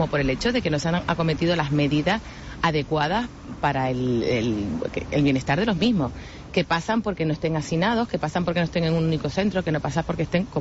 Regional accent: Canary Islands, Spain; O sea, para lo bueno y para lo malo somos Canarias.

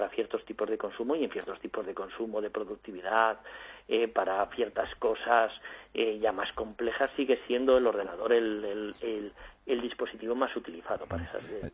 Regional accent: Spain; los españoles tenemos que estar como orgullosos, ¿no?

